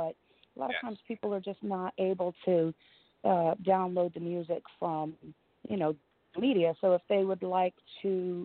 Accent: New Jersey, United States; I am from New Jersey.

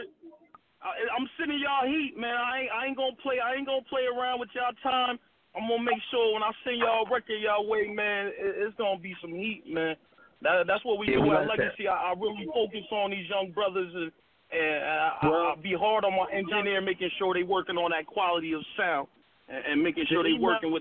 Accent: New Jersey, United States; now in Seattle, United States; I'm out here on the West Coast now. I'm from Jersey, but I've been on the West for 7 years right now.

